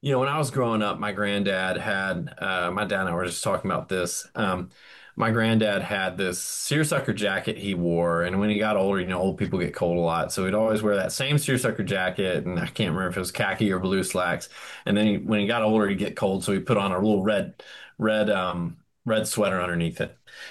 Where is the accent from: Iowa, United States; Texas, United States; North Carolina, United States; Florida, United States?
North Carolina, United States; Charlotte; I mean, so I'm from Charlotte and I go to Charlotte.